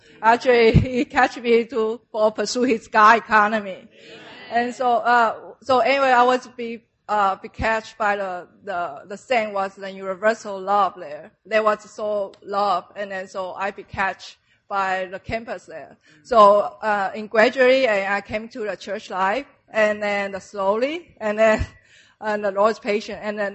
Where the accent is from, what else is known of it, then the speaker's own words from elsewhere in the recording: Taiwan; English is a second language; now in United States; I grew up in Taiwan with a Buddhist background.